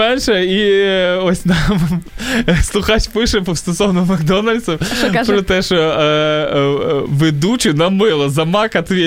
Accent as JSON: {"language": "Ukrainian", "town": "Zhytomyr", "region": "Zhytomyr Oblast", "country": "Ukraine", "said": "А я з Житомира"}